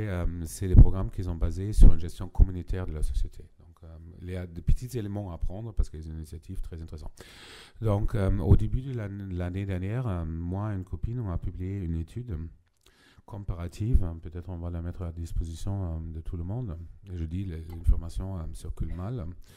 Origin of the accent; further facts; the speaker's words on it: Germany; Donc, je suis allemand, donc pas toujours très diplomate, mais relativement direct, avec mes côtés arabes aussi.